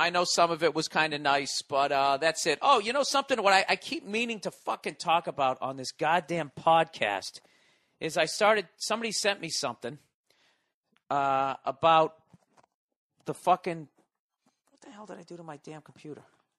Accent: Miami, Florida, United States; Being a Dolphin fan born and raised in Miami, I'm sick and tired of these two faggot teams dominating the AFC East for the past decade.

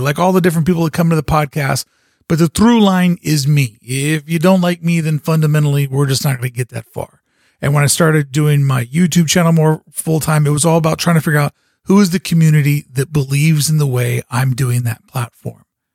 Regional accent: Louisville, Kentucky, United States; I'm from Louisville, Kentucky. I built my business in Buffalo, New York. I understand the mid-sized market.

